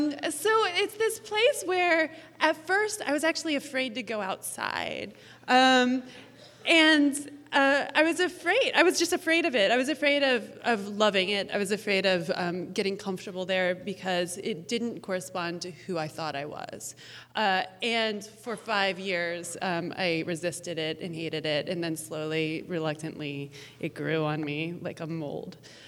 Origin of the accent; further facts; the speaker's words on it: Northeast, United States; So I am from the Northeast, and I believe that landscape has a profound effect upon character.